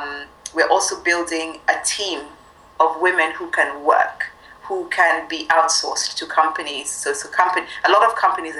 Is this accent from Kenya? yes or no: yes; Kenya; I did not want to limit myself to one African country because I'm Kenyan, because Africa is so big.